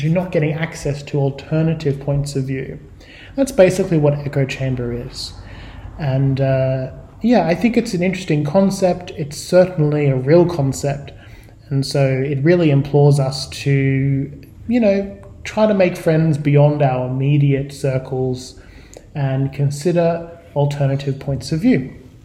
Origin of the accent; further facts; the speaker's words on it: Australia; Now, I'm from Australia